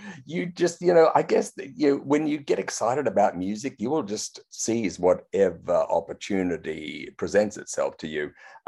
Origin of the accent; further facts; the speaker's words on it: Brisbane, Queensland, Australia; now in Sydney, Australia; I was born in Sydney, but my parents relocated with us kids to Brisbane in the mid 60s. So I still think of Brisbane. It's about 700 miles north of where I am now in Sydney. I still think of that as my hometown